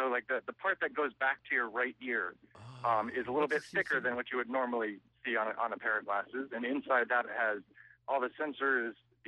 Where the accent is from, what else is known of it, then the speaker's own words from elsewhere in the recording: New York, United States; now in San Francisco, United States; I grew up in the North Country, though, and I listen to WAMC on my iPhone streaming from.